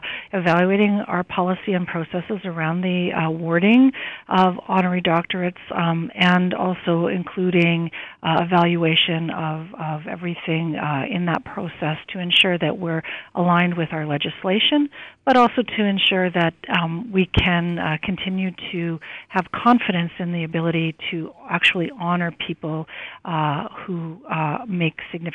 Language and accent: English; Saskatoon, Saskatchewan, Canada; born there; I'm not from here. I was born in Saskatoon, and my family comes from my dad's side, first from the Red River Valley, and then from a small town outside of Batoche.